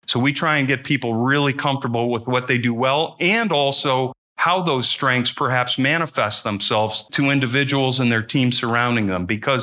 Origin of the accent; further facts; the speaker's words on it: Kalamazoo, Michigan, United States; Growing up in the Kalamazoo area, being here since 93, I don't hear this so much anymore.